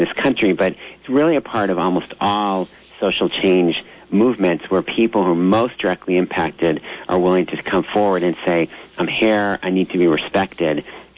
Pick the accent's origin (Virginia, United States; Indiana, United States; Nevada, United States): Virginia, United States; Arlington; a campaign that we led in my hometown, Arlington, Virginia